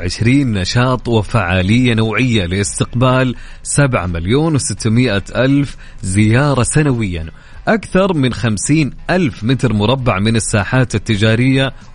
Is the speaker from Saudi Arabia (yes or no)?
yes; Saudi Arabia; نتكلم مثلا عندنا في السعودية كثرة المقيمين الأفارقة عندنا